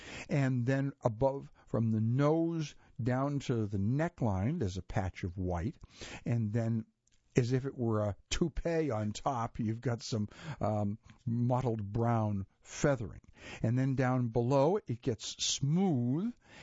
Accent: Thomasville, Georgia, United States; I grew up listening to stories of the glory days of quail hunting, when my hometown of Thomasville was considered a mecca for visiting hunters.

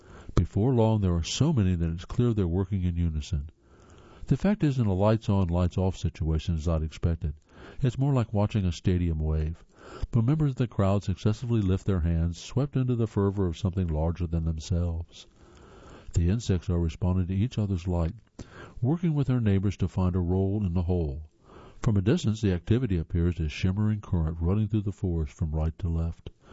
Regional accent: North Carolina, United States; which straddles this section of Tennessee in my home state of North Carolina

